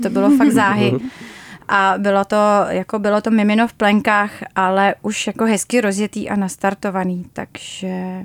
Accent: Prague, Czechia; i když jsem byla Pražačka

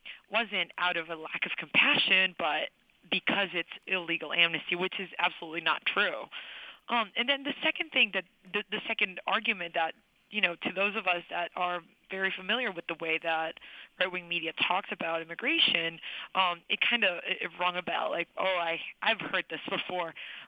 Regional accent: El Salvador; I grew up in El Salvador

